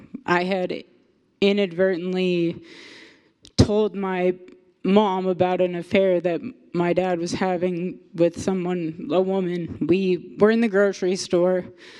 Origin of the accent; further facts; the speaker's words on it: Wichita, Kansas, United States; for those of you that don't know already. I was born and raised in Wichita, born in 1992, so I'm 33 now.